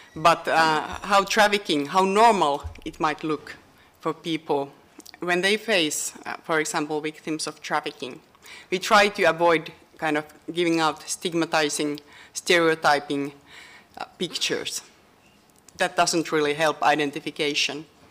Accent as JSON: {"language": "English", "town": "Helsinki", "region": "Uusimaa", "country": "Finland", "second_language": "English", "said": "I'm from Finland, from Helsinki."}